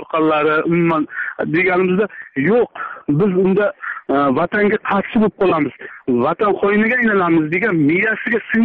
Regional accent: Jizzakh, Jizzakh Region, Uzbekistan; Men Jizzaxdan, masalan, bu hozir Jizzax viloyatida umuman ko'rganim yo'q bu e'lonlarni.

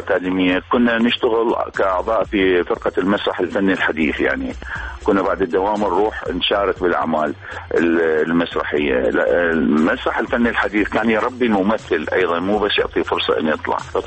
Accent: Baghdad, Baghdad Governorate, Iraq; moved away as an adult; أنا ولدت وعشت في منطقة الحيدر خانة في وسط شارع الرشيد بالضبط، خلف معلم من معالم بغداد أو شارع الرشيد القديمة حج جبالة اللي كان يبيع شربت، وعشت معظم طفولتي بين الحيدر خانة

